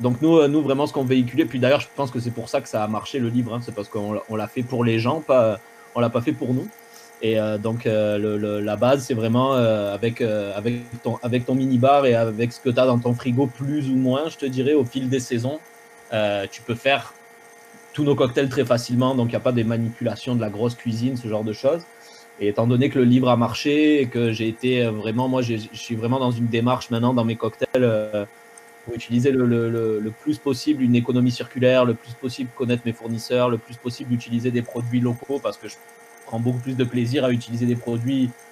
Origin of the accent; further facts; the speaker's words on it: France; moi, la raison, comme tu l'entends, je suis français là.